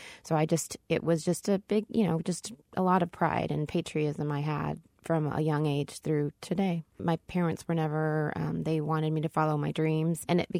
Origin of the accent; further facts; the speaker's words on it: United States; I appreciated being an American, being part of the United States of America.